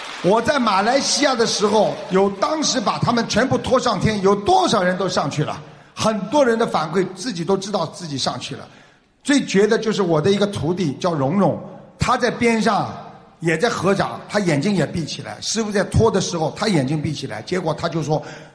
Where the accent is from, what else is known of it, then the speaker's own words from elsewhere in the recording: China; 我们大陆人叫洗澡，他叫冲凉